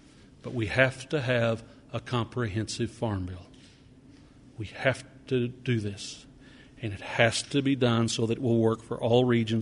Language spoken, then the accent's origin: English; Oklahoma, United States; Understand, I come from Oklahoma. We are a corn deficit state.